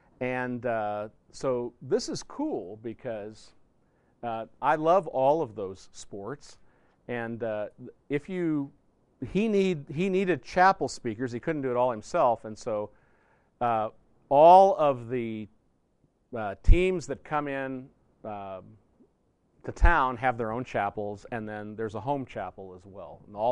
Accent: Kansas City, United States; also born or lived in Denver; but I grew up in the Kansas City area, so I was originally a Chiefs fan, and then moved to Denver, so I was a Broncos fan.

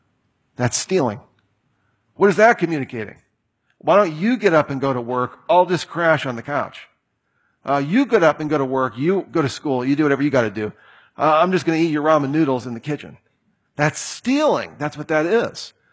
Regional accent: Ireland; I'm Irish bred and born, so we can really spin a story.

